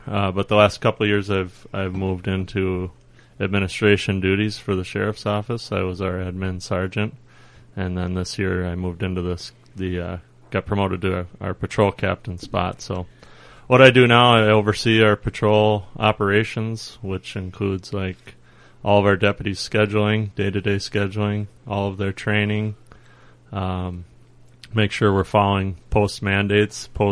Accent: Faribault, Minnesota, United States; I'm originally from Faribault, born and raised in Faribault.

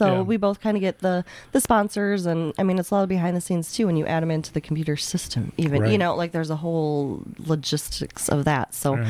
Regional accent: Northfield, United States; So I'm actually an official townie, like born and raised in Northfield.

